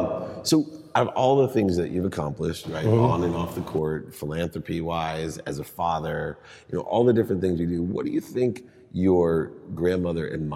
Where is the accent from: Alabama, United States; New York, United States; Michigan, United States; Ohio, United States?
Ohio, United States; Akron; Well, unlike me, I grew up in Akron, Ohio.